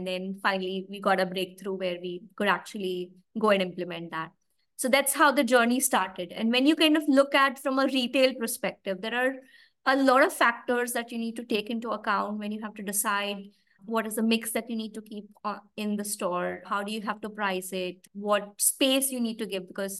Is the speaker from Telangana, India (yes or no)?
no; Mumbai, Maharashtra, India; English is a second language; now in United Kingdom; coming from India, and I was brought up in Mumbai, where, you know, there are just people everywhere, right?